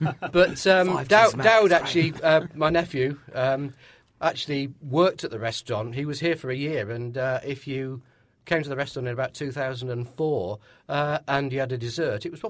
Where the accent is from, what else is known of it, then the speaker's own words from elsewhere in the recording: Manchester, North West England, United Kingdom; moved away as an adult; But then I went to university and I moved away from Manchester.